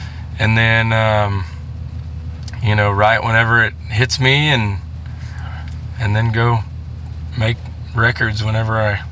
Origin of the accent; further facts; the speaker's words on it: Austin, Texas, United States; Yeah, man, I grew up in Austin, so I went to school in San Antonio, but I live in west of town